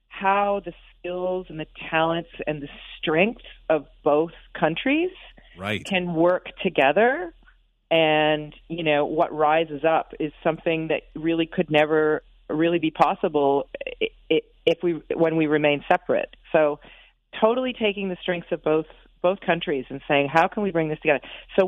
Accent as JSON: {"language": "English", "country": "Canada", "also_born_or_lived": "United Kingdom", "said": "because I'd lived in the UK and I was from Canada."}